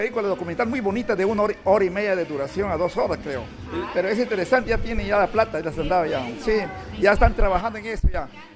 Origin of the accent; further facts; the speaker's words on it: Peru; accent: jungle (selvático); Yo pienso que estoy hablando como limeño, pero me dicen, no hablas como limeño. Tú eres selvático, ¿verdad? Orgulloso de ser selvático, orgulloso de representar a mi país en el Perú y el mundo